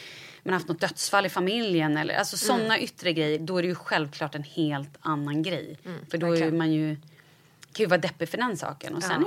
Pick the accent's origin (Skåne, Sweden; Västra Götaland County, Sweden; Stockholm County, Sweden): Stockholm County, Sweden; Vallentuna; Och då så jag är uppvuxen i Vallentuna.